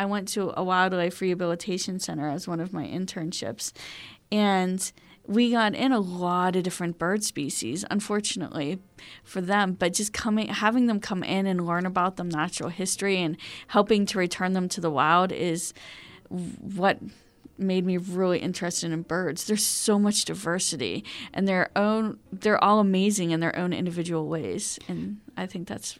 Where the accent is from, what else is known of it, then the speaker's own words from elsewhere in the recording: Pittsburgh, Pennsylvania, United States; In Elizabeth Forward, actually, is where I graduated from high school.